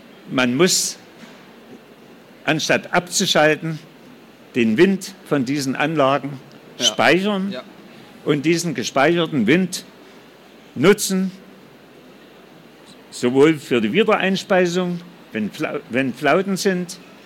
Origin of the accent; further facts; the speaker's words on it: Dorndorf, Thuringia, Germany; Und das Titelbild auf dem Buch zeigt den Windpark in Dorndorf in der Rhön, in meiner Heimat, wo ich ein eigenes Grundstück von meiner Mutter geerbt hatte